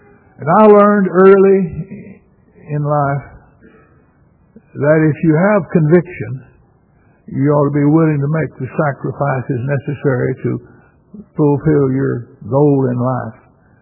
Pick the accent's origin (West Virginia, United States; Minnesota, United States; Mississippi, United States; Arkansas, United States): Arkansas, United States; now in Texas, United States; And I grew up in North Arkansas, and there were congregations almost on every crossroads.